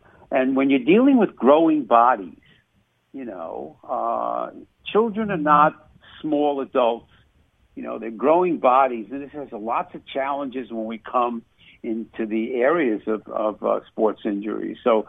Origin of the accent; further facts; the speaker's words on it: New York, United States; moved away; I grew up in New York. Lacrosse was huge. I came to the Midwest decades ago.